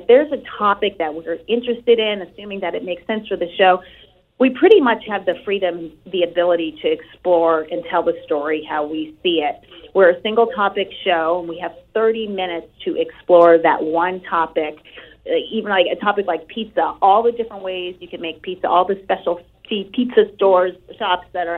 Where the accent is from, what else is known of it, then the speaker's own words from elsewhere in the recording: New England, United States; But it was here in New England, in my hometown, my area. So it was perfect.